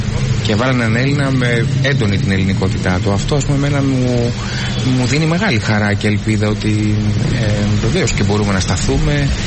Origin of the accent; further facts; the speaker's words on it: Greece; Εγώ λοιπόν είμαι ένας καλλιτέχνης ο οποίος γεννήθηκα και μεγάλωσα στην Ελλάδα. Βέβαια η μάνα μου είναι Γαλλίδα, οπότε έχω δύο κόσμους μέσα μου. Έχω πάρα πολύ έντονη την ελληνικότητα, αλλά έχω και τη Δύση.